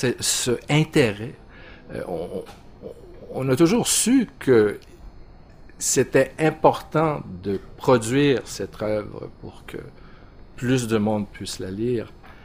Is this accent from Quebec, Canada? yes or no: yes; Montreal, Quebec, Canada; born there; Je suis né ici à Montréal, je me considère québécois, canadien, grec, un petit peu des trois, un mélange des trois.